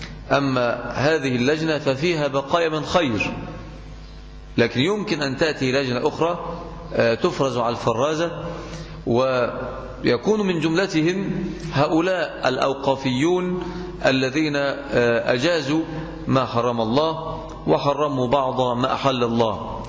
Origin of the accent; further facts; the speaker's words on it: Egypt; لأن مجلس الشعب عندنا في مصر كما يزعمون هو سيد قراره